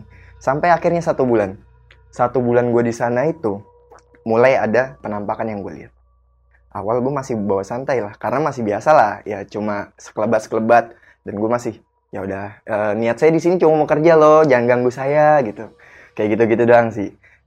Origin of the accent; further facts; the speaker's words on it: Java, Indonesia; Kalau kita orang Jawa bilang rep-rep.